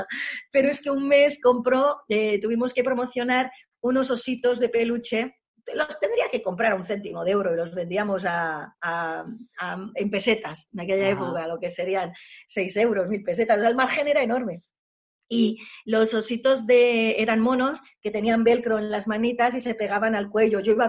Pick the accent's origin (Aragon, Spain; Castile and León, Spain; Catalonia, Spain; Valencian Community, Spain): Catalonia, Spain; L'Hospitalet de Llobregat; born there; yo estoy en Barcelona. Y nací en Hospitalet de Llobregat, una zona de gente trabajadora, obrera